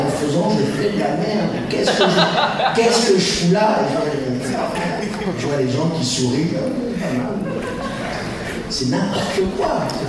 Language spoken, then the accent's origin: French; Paris, Île-de-France, France; Non, je suis parisien, je fais 1m60 et je... Et voilà. Et je suis français.